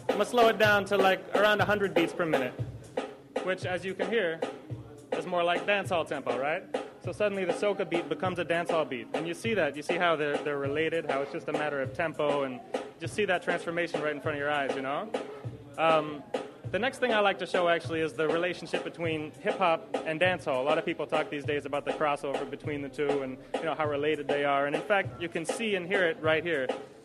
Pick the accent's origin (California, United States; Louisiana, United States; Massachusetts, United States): Massachusetts, United States; Boston; now in Jamaica; not the DJ, but you know, I come from Boston. I've been living in Jamaica from January now.